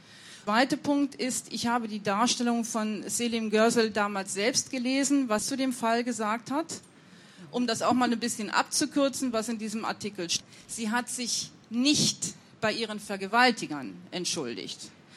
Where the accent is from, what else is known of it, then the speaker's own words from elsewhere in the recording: Cologne, North Rhine-Westphalia, Germany; Ich bin 1966 in Köln geboren. Ich bin aufgewachsen